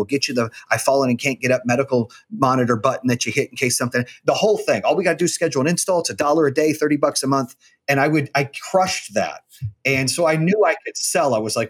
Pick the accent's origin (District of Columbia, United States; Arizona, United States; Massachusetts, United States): Arizona, United States; I grew up in Arizona. A lot of my friends were Hispanic, you know, from California and white.